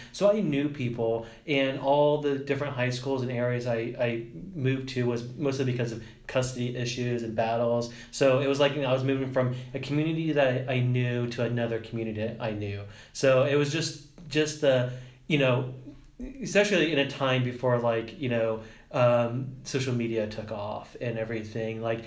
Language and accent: English; New Castle, Indiana, United States; Well, I grew up in Newcastle, Indiana, but I've lived in Richmond since around eighth grade.